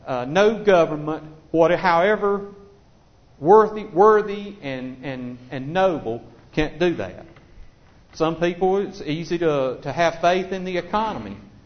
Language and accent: English; United States; I unashamedly, as an American, I'm proud of our nation and our heritage and where we came from